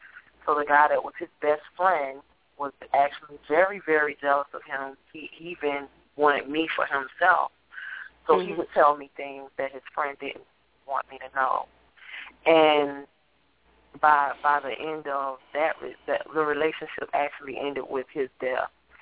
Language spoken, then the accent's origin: English; the South, United States; but I'm from the South